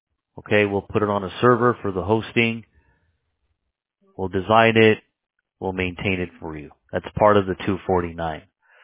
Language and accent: English; Los Angeles, California, United States; now in Dallas, United States; Yes, sir, South Asian. Yeah. But I was born in L.A., man.